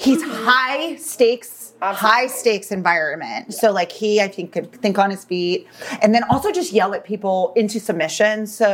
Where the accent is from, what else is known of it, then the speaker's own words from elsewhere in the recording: Florida, United States; I'm from Florida.